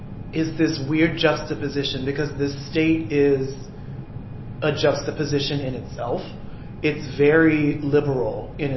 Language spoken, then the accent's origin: English; Morgan City, Louisiana, United States; I'm from Morgan City, Louisiana, which is about an hour and some change away.